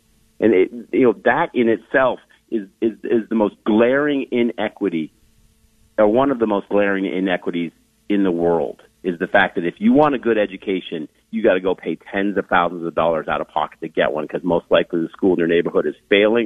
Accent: New England, United States; moved away as an adult; now in Florida, United States; I live in Florida. I'm formerly from New England, where my wife and I consider ourselves exiles, because we had to come down here

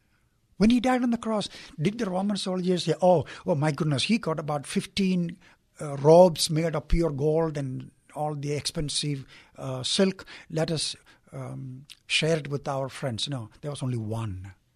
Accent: India; now in United States; I came from India

